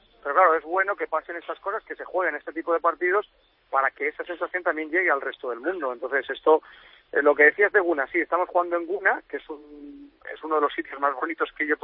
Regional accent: Spain; now in Egypt; para nosotros, que somos españoles y que vivimos en Egipto

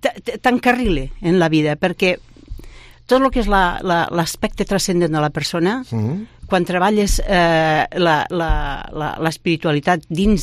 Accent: Lleida, Catalonia, Spain; jo vaig néixer al carrer Major, més de Lleida ja no es pot ser.

